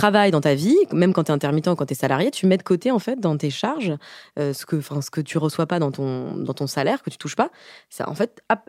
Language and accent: French; Mulhouse, Grand Est, France; now in Paris, France; Parce que je suis partie tôt de Mulhouse. En fait, je suis partie.